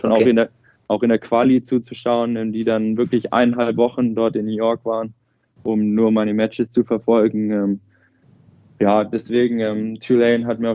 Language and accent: German; Furtwangen, Baden-Württemberg, Germany; Ich komme aus Furtwangen.